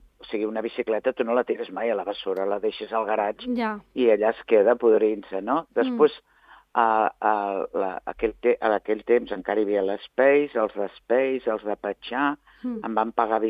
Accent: Girona, Catalonia, Spain; born there; A més, jo sóc nascuda a Girona.

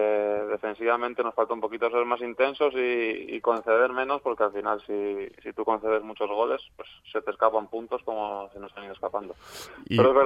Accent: Basque Country, Spain; yo soy vasco

